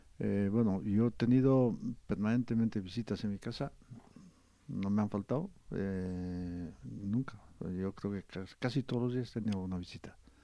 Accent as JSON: {"language": "Spanish", "region": "Basque Country", "country": "Spain", "said": "Como pueblo vasco, creo que en 40 años no hemos avanzado"}